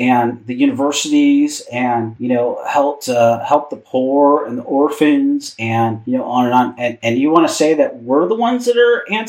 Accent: Seattle, Washington, United States; growing up in Seattle, which, you know, we both did, I heard it often.

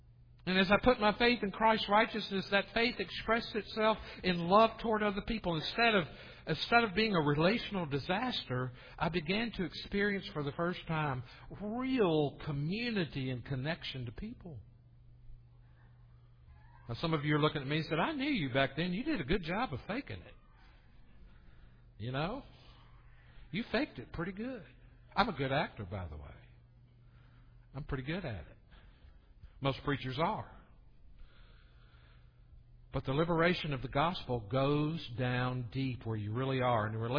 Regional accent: the South, United States; I grew up in the South and I just thought, you know, that's cool.

